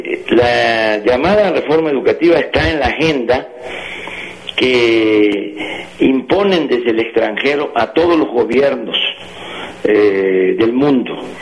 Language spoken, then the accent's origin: Spanish; Tabasco, Mexico; tú eres de Limón, yo soy de Tabasco.